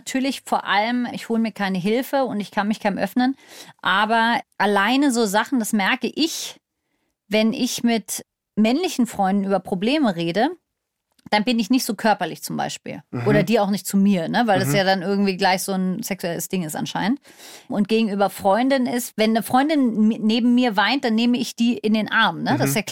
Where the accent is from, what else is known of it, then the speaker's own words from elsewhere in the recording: Berlin, Germany; Ich kenne keinen, aber ich bin ja in Berlin aufgewachsen, da ist ja Brandenburg um die Ecke.